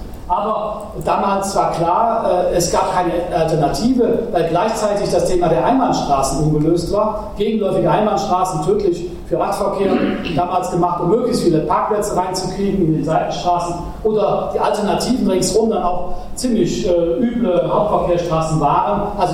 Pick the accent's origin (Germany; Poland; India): Germany; Cologne, North Rhine-Westphalia; ich gehe jetzt mal von meiner Heimatstadt Köln aus